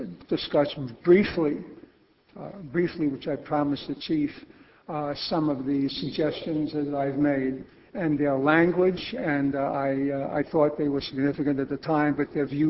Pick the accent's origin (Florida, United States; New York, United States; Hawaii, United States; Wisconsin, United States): Wisconsin, United States; Milwaukee; Good afternoon. … from Milwaukee.